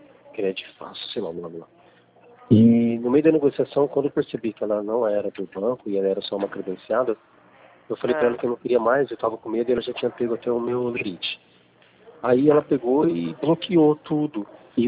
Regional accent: Lins, São Paulo, Brazil; Sou de Lins, região de Bauru.

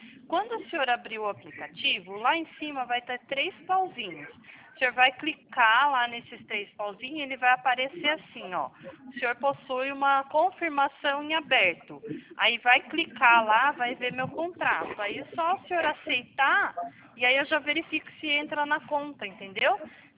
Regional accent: São Paulo, Brazil; eu sou de São Paulo, mas eu atendo o Brasil inteiro.

